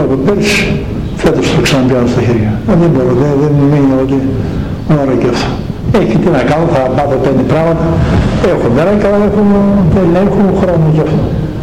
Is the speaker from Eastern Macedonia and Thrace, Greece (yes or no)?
yes; Eastern Macedonia and Thrace, Greece; αν και είμαι θρακιώτης, μ' αρέσουν